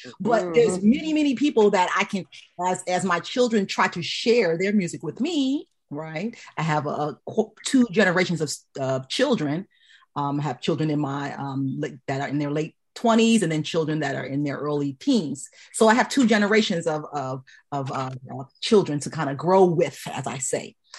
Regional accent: Bronx, New York, United States; I'm from the Bronx. I'm from where hip hop started.

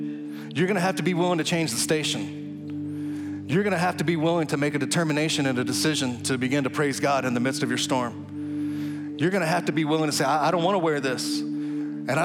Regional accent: Texas, United States; when I was a kid growing up in the Texas Panhandle, I didn't have a smartphone.

